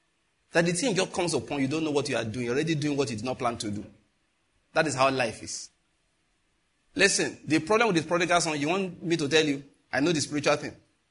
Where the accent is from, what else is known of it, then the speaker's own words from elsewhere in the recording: Ikare, Ondo, Nigeria; Where I grew up in Ikare